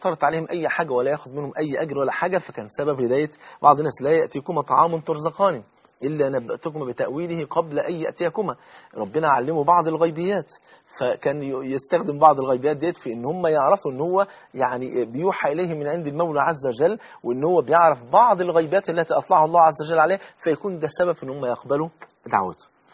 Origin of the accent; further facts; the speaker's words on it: Egypt; يعني حتى عندنا في مصر مثل يقول لك أنا غنية وأحب الهدية